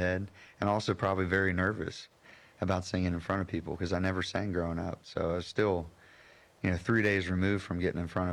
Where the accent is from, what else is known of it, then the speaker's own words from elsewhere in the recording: Morgantown, West Virginia, United States; I grew up in Morgantown, West Virginia. My parents had moved there for work.